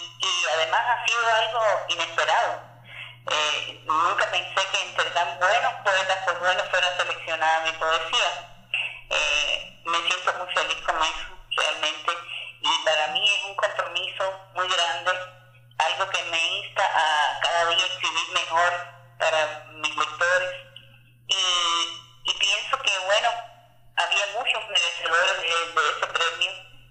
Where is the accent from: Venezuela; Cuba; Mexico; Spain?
Cuba; De Cuba extraño muchas cosas, mi tierra donde nací, donde me crié, donde di mis primeros pasos, donde conocí mi primer amor.